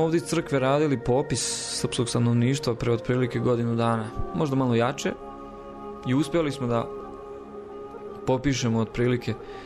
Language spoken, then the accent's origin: Serbian; Loznica, Šumadija and Western Serbia, Serbia; Ja sam rodom iz Loznice, zapadne Srbije, pogranični deo sa Bosnom